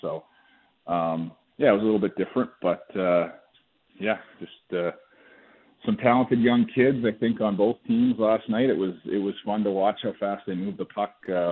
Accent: Tsawwassen, British Columbia, Canada; I grew up in Tawasin

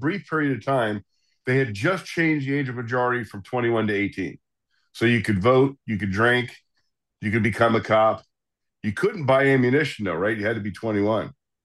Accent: Princeton, New Jersey, United States; Now, remember, Princeton, very small community. We had 30 cops, and it was my hometown. So here I am, I'm 19 years old.

